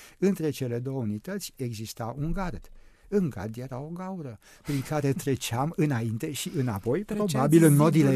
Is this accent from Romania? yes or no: yes; Romania; m-am născut în România și deci am făcut școala în România și a continuat prin aceea că chiar și studiile mi le-am făcut în România și doctoratul l-am obținut în România.